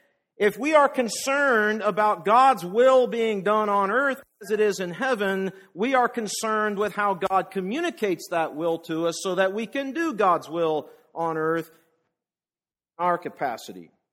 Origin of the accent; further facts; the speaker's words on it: California, United States; I come from California initially, where I grew up